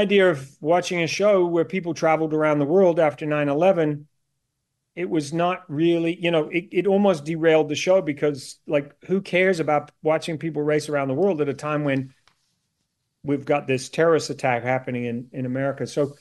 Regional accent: New Zealand; there was an issue with my accent. Being a New Zealander, it was a bit of a problem back then. In those days, you didn't have a lot of foreign accents, and my accent was kind of mixed up.

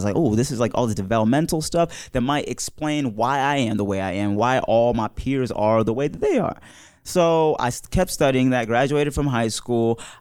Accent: Wooster, Ohio, United States; I was raised in Worcester, Ohio, and as you can see, I'm a Black African Muslim person, and that is very hard to do in Ohio.

